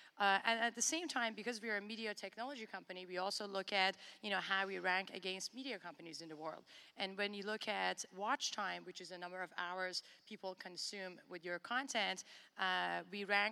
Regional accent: Tehran, Tehran Province, Iran; now in Canada; I was born in Iran, in Tehran, during the war and the revolution. And as a kid growing up in Iran, we had access to a limited number of channels.

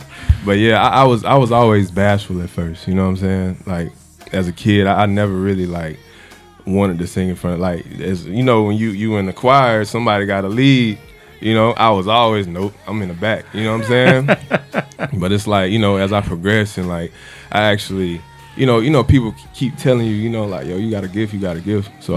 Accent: Rocky Mount, North Carolina, United States; I'm from Nash County, North Carolina, Rocky Mount, Nashville area.

